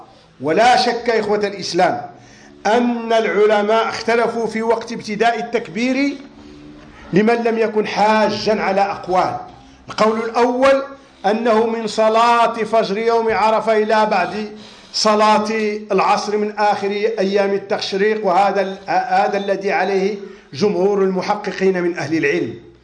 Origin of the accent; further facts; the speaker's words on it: Morocco; وبه يعمل عندنا في المغرب